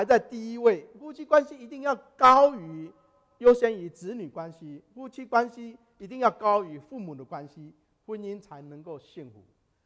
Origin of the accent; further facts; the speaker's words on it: China; now in United States; 我们中国人讲到说有五伦，哪五伦呢？